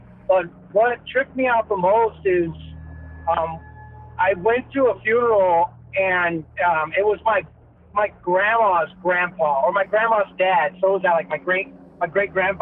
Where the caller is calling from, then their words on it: San Diego, California, United States; from San Diego, right here in California.